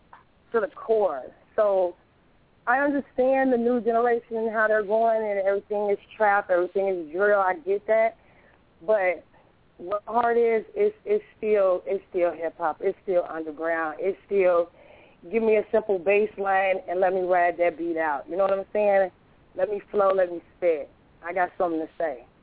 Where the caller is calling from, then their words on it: Chicago, Illinois, United States; on the mic. And I'm calling from Chicago, Illinois.